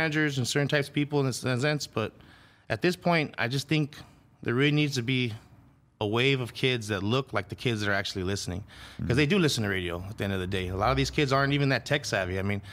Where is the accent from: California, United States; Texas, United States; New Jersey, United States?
California, United States; I grew up here in Panama City in the San Fernando Valley. Went to the high schools out here.